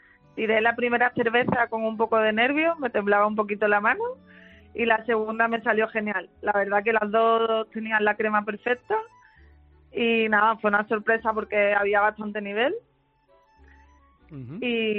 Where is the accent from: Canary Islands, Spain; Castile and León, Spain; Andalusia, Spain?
Andalusia, Spain; Málaga; soy malagueña